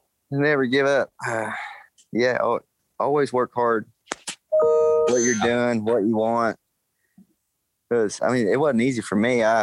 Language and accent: English; Hulbert, Oklahoma, United States; I'm from Hulbert. I mean, we've got about 500, but the town next to me is 14,000.